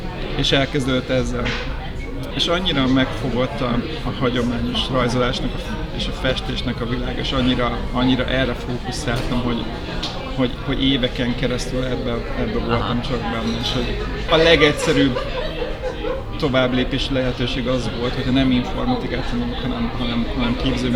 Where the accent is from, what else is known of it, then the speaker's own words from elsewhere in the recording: Kecskemét, Bács-Kiskun, Hungary; Kecskemét, igen.